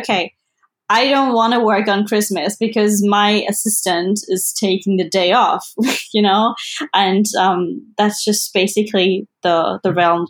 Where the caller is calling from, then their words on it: North Rhine-Westphalia, Germany; English is a second language; I'm in the west of Germany, so close to Cologne. It's not normal to have that kind of heat.